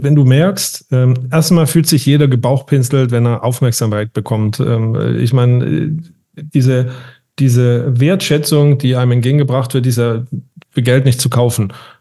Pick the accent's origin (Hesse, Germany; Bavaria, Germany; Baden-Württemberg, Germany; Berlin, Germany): Baden-Württemberg, Germany; Und als Schwabe sage ich natürlich, das kostet halt auch nichts.